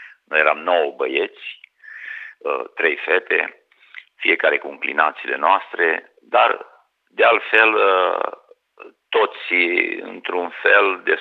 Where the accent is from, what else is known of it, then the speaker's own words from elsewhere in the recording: Teritia, Maramureș County, Romania; born there; în satul în care eu m-am născut, de exemplu, pe Teritia, județul Maramureș